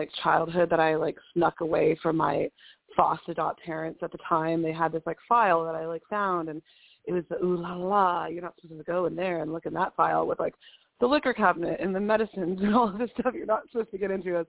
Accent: Redding, California, United States; I was born in Reading, up in Shasta County, so I was actually not from there, but I was born and bred in northern Shasta.

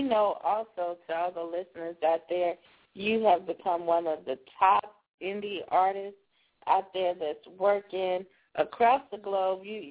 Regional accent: South Carolina, United States; now in North Carolina, United States; Well, I myself, you know, I currently live in North Carolina, but I'm originally from South Carolina, too, so I love to see that Carolina movement.

